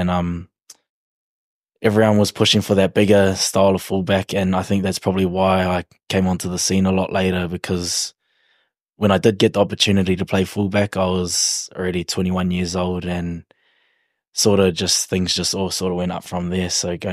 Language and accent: English; Taharoa, Waikato, New Zealand; Whakapapa, back from a small town, Taharoa, Kawhia on the west coast of Hamilton. It's where all my whānau are f